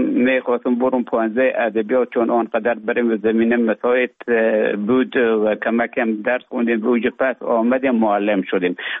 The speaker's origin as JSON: {"language": "Persian", "country": "Afghanistan", "also_born_or_lived": "Russia", "moved": "as an adult", "lives_now": "Finland", "said": "ما در افغانستان بودم. بعد از ای که از افغانستان طالبو آمدن به اوج گذار ما کمک مشکل بود و آمدم به طرف های روسیه و از روسیه آمدم به ایج بفنلا."}